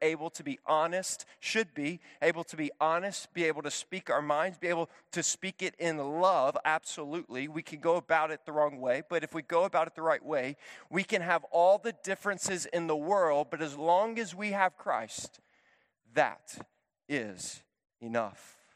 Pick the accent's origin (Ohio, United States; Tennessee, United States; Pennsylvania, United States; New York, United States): Tennessee, United States; Memphis; Growing up in Memphis, Tennessee, just racial tensions are what they are.